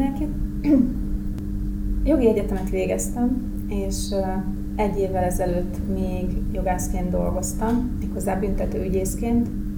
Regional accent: Hungary; Vidéken nőttem föl, a szüleim lakiteleken laknak, és egy ilyen teljesen átlagos családban rendkívül szorgalmas tanuló voltam mindig.

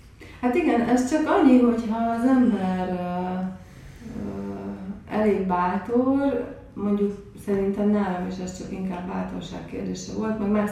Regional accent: Debrecen, Hajdú-Bihar, Hungary; Debreceni vagyok

